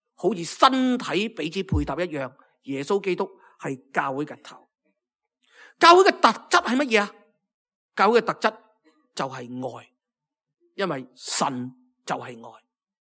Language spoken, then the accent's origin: Cantonese; Hong Kong; 其实我哋慢慢发觉呢，我哋香港人呢真係风光不再